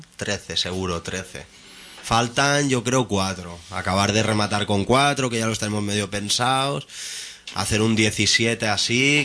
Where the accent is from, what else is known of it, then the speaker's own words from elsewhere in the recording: Rubí, Catalonia, Spain; Porque como somos los tres de Rubí